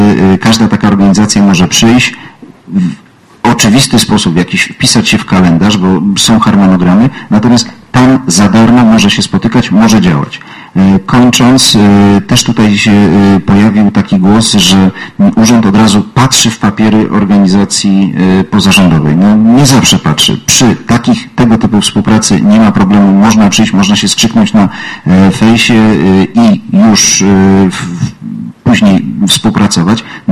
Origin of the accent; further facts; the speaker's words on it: Warsaw, Masovian Voivodeship, Poland; ja jestem z Mokotowa. Mokotów to jest 250-tysięczne miasto, bodajże 13 miasto w Polsce